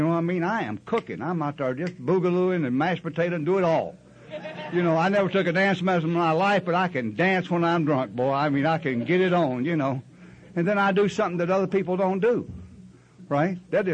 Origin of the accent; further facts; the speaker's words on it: North Carolina, United States; I'm from North Carolina.